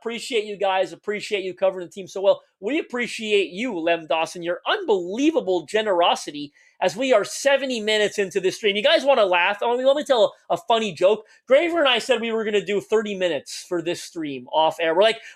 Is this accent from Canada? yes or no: yes; Guelph, Ontario, Canada; now in United States; I grew up in Guelph, Ontario, just a couple hours from me here in Toronto. But I live in the U.S. now.